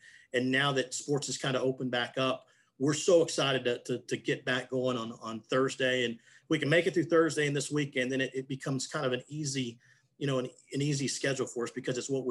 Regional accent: Humble, Texas, United States; I grew up in Humble, which is about 20 miles north of Houston.

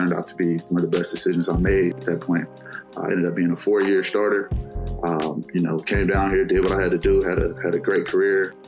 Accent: Omaha, Nebraska, United States; I grew up in Omaha, Nebraska, playing football

